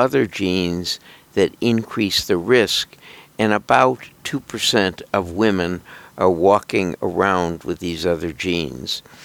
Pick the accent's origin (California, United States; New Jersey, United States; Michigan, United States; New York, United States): New York, United States; Buffalo; And I'm from Buffalo, as is our engineer, Caitlin.